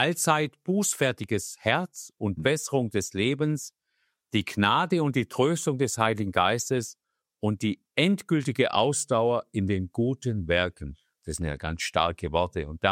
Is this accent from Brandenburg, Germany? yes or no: no; Baden-Württemberg, Germany; ich sag mal als Schwabe